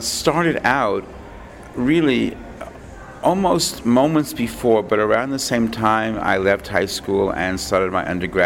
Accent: New York, United States; But because I was from New York and they were really trying to de-emphasize prosecution of people from big cities

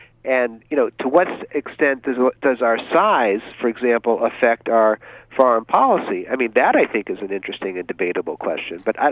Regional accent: New England, United States; Well, I grew up in New England, of course. Some of my earliest memories are from 1967.

